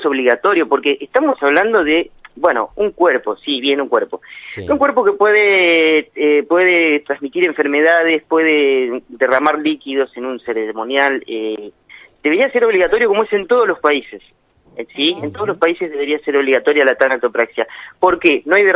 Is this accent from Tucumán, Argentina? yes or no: no; Adolfo González Chaves, Buenos Aires Province, Argentina; now in Necochea, Argentina; Les habla … desde la ciudad de Necochea en este momento, pero soy de Adolfo González Chávez, un pueblito de 450 kilómetros al sur de Capital Federal.